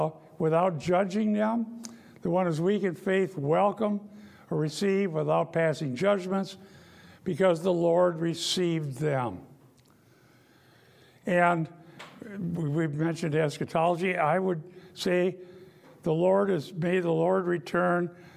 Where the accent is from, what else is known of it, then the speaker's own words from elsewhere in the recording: Iowa, United States; I grew up in Dutch Reformed Northwest Iowa, and they had holy days.